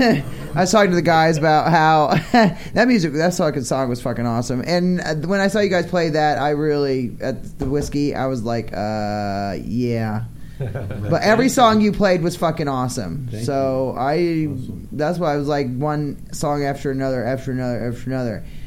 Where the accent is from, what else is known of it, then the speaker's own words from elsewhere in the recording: Maine, United States; Yeah, I'm from Maine.